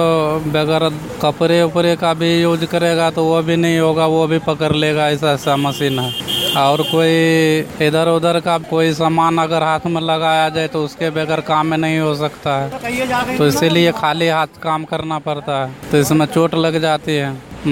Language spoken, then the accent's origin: Hindi; Araria, Bihar, India; now in Delhi, India; Araria district के, बिहार से।